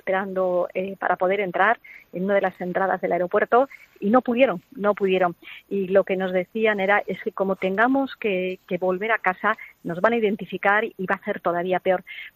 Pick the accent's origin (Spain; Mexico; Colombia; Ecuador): Spain; lo que somos los españoles.